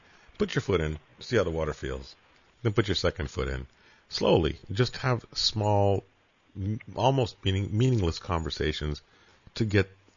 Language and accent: English; Turlock, California, United States; also born or lived in Tehran, Iran / London, United Kingdom; I'm from Iran. I was born in Tehran. And we came here, we were in London in 77, and we came to America in 78 to a small town called Turlock.